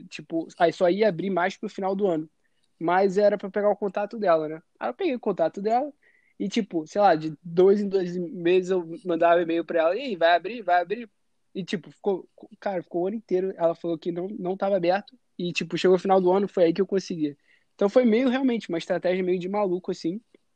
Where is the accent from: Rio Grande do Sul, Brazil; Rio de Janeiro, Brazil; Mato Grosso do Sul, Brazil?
Rio de Janeiro, Brazil; Sou do Rio. Saí do Rio, peguei um busão só pra ver tua palestra.